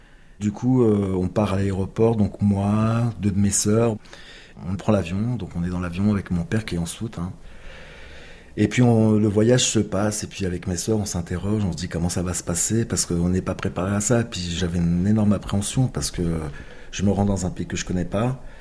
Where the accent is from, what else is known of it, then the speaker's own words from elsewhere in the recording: Paris, Île-de-France, France; born there; j'ai 44 ans. Je suis né en France, à Paris, dans le 13e arrondissement.